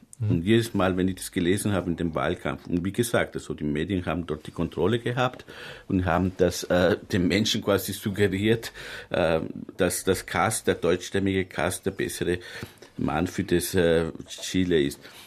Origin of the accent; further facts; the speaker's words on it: Austria; das ist eigentlich was ganz Normales für mich hier als Österreicher